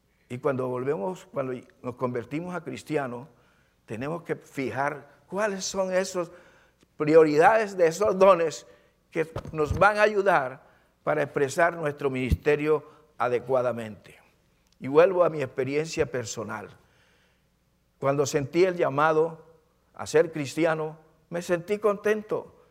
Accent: Santa Catalina, Bolívar, Colombia; cuando estaba pequeño, no tan pequeño, pero en mi pueblo no había maestros. Y cuando yo estaba estudiando, yo quería ser un maestro para mi pueblo, allá en Santa Catalina Bolívar

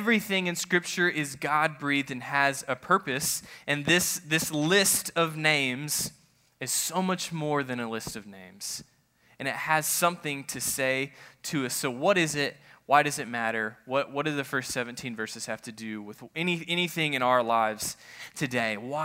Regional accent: Oklahoma, United States; I'm from Oklahoma, so there's a little bit of Native American.

